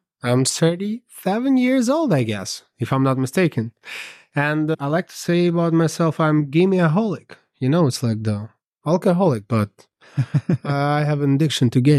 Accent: Kharkiv, Kharkiv Oblast, Ukraine; Originally, I'm from Ukraine, from Kharkiv.

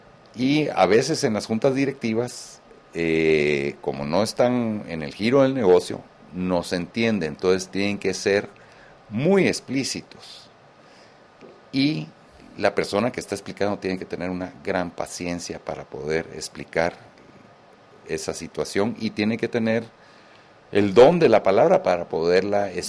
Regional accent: Guatemala; Bueno, nosotros somos chapines, tenemos que tratar de llegar a tiempo.

